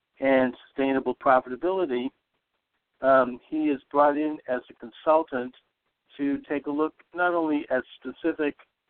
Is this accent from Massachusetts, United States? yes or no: yes; Boston, Massachusetts, United States